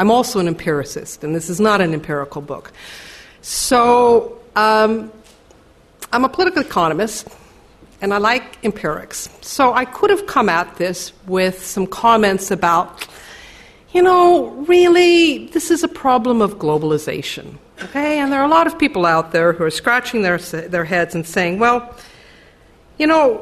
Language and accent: English; Idaho, United States; I'm originally from Idaho, and my family has a cabin in the mountains of Idaho in a very small town